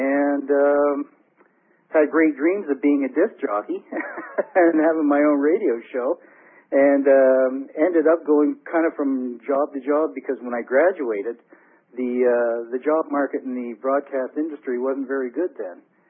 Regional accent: Calgary, Alberta, Canada; now in Vancouver, Canada; Well, Alberta, basically. Alberta boy here, Calgary, to be precise. And I've been living here in Vancouver since 1983.

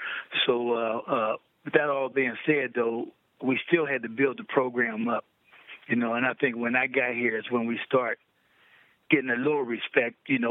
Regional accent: Pittsburgh, Pennsylvania, United States; You know, yeah, I'm right there from the Hill District, and Dwan is from the Hill also.

